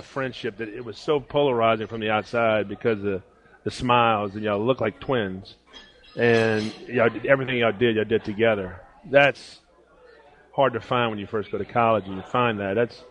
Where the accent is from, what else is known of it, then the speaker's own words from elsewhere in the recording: Thibodaux, Louisiana, United States; I grew up in Thibodaux, which drinking hours didn't stop at all.